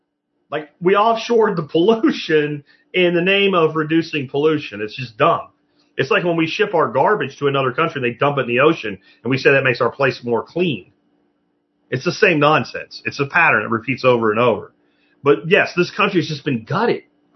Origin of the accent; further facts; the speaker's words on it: Pennsylvania, United States; now in Texas, United States; Where I grew up in Schuylkill County, you see defunct coal breakers, like, everywhere. But then I left, which was one of the best things I ever did for myself, was move here to Texas.